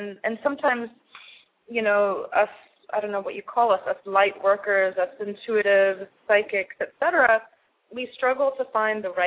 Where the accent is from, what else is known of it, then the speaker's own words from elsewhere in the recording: Senegal; also born or lived in Mali; where I grew up in West Africa, in Senegal and Mali, very, very poor economically, especially Mali.